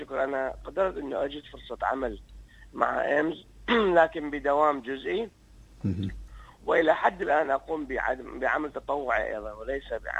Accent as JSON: {"language": "Arabic", "country": "Iraq", "also_born_or_lived": "Amman", "moved": "yes", "lives_now": "Australia", "said": "حقيقة أنا طلعت من العراق 2014 مع بداية دخول داعش إلى العراق. وحسيت أنه أنا مستهدف أنا وعائلتي، وهاجرت أنا والعائلة إلى عمان، ومن ثم بقيت في عمان"}